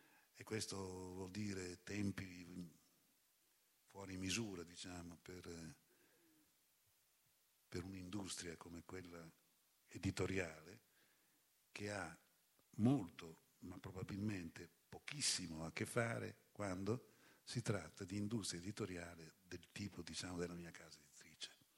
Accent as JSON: {"language": "Italian", "town": "Ravenna", "region": "Emilia-Romagna", "country": "Italy", "said": "io potevo dire sono di Ravenna"}